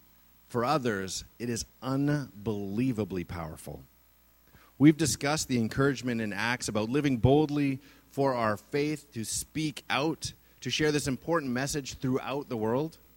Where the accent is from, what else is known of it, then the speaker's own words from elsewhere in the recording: Canada; Not many of us who are born and raised in Canada have faced persecution solely for our beliefs.